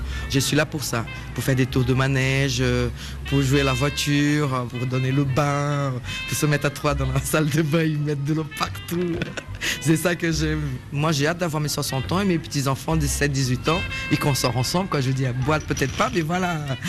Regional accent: Brazil; French is a second language; Je suis brésilienne

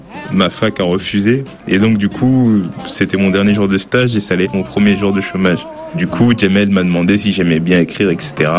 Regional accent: Épinay-sur-Seine, Île-de-France, France; je viens d'Épinay, sur Seine.

